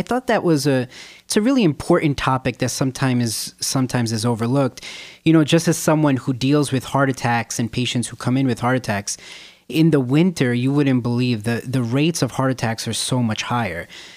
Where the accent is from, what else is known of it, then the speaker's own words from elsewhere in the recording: Bronx, New York, United States; born there; I was born in the Bronx, yes.